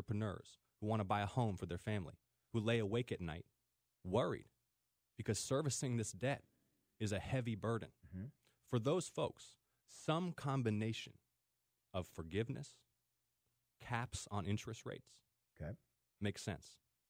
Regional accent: Atlanta, Georgia, United States; I'm from Atlanta.

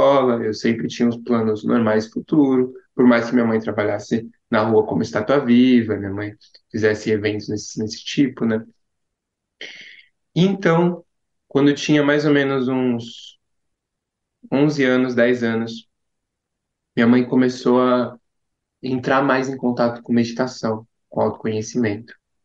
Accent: Brazil; born there; eu cheguei no Brasil, eu nasci aqui no Brasil, numa viagem, com minha mãe

